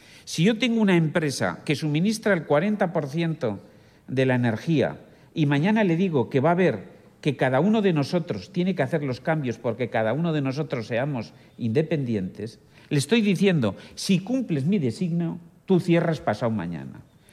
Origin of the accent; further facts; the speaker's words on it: Huesca, Aragon, Spain; Yo soy de la España vacía. Yo soy de Huesca y tenemos 14 habitantes por kilómetro cuadrado. Tenemos que gritar mucho para podernos saludar porque estamos uno muy lejos del otro